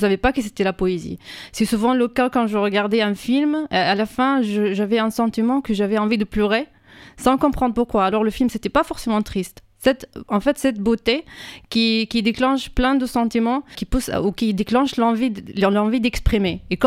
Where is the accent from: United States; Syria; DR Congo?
Syria; moved away as an adult; now in France; Moi, je suis syrienne. Du coup, j'étais boursière de la Syrie en 2010 pour venir faire un doctorat, un master et un doctorat et revenir enseigner en Syrie.